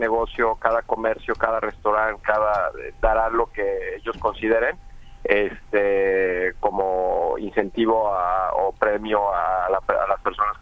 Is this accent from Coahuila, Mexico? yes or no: no; Jalisco, Mexico; Es el gran reto que tenemos como mexicanos, como jaliscienses, que la gente salga a votar.